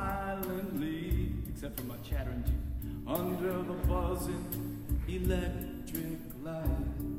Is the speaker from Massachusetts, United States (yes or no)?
yes; Boston, Massachusetts, United States; Back in Boston, where I'm from. See, I grew up in Boston area.